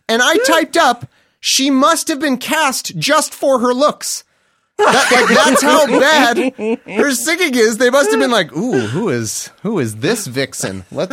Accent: Delaware, United States; Well, I was born in Delaware and... I know I grew up, this kind of a small town.

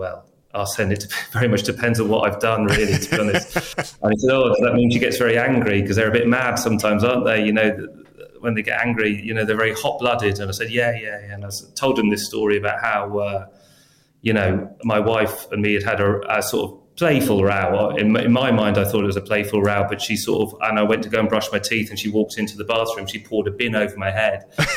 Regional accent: England, United Kingdom; I said, no, I'm very English.

